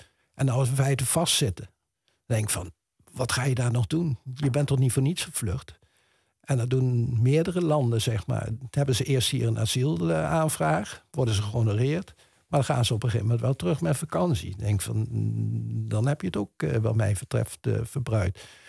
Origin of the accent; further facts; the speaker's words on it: Netherlands; Maar ook als Nederlander, dat ik zou zeggen van nou, zo zit het.